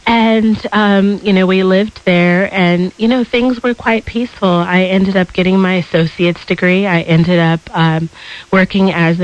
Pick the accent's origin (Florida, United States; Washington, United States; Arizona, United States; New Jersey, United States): Washington, United States; Seattle; Well, I'm actually from Seattle, Washington, and I am formerly a ward of the state.